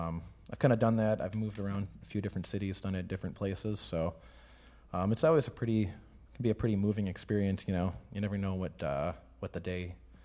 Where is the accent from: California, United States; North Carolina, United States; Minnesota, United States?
Minnesota, United States; La Crescent; I grew up in La Crescent, Minnesota. So right across the river from La Crosse.